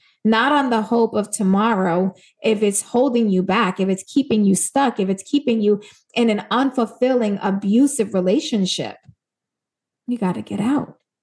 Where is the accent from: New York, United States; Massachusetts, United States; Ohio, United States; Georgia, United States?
New York, United States; New York City; It's like a 2-hour train ride just for her to get there. We're from New York City.